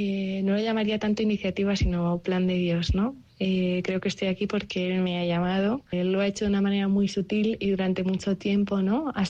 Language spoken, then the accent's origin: Spanish; Madrid, Community of Madrid, Spain; Y conociendo pues unas realidades que en Madrid, de donde soy yo, pues son muy lejanas